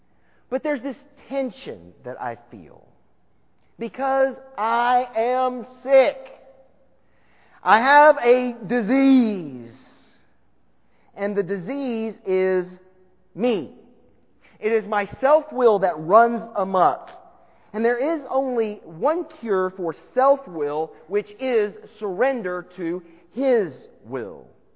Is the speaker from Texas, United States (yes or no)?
yes; Texas, United States; They're hillbillies. I'm a Texan. I can say that.